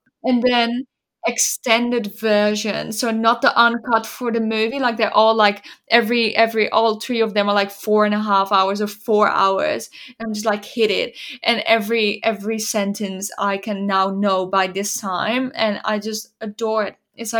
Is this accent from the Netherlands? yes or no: yes; Netherlands; moved away; So growing up in the Netherlands, often there were rainy days.